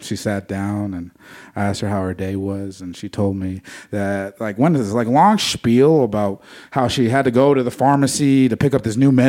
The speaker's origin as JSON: {"language": "English", "country": "United States", "said": "But I'm Native American, so I feel bad, you know, because all those little carpet stains, those are potential relatives."}